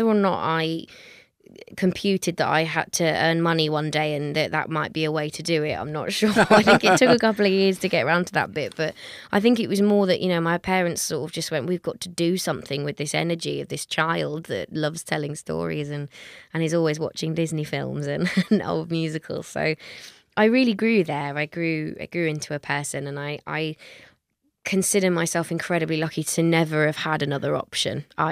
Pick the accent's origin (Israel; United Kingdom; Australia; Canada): United Kingdom; South East England; so we're right on the cusp, but we still remain Hampshire. I was born in Dorset, but I'm a Hampshire girl.